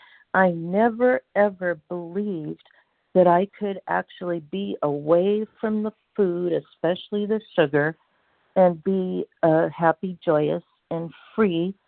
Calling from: Washington, United States; Yes, I am from Washington State.

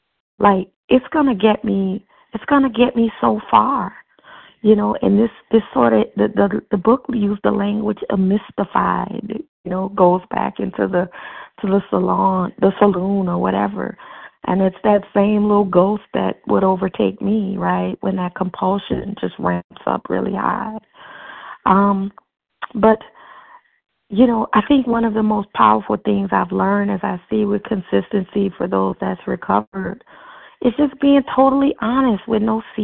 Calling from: Miami, Florida, United States

